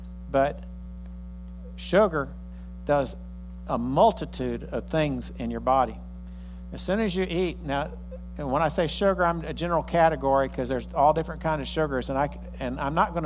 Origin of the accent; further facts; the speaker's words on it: Valdosta, Georgia, United States; I was raised in Valdosta most of my life.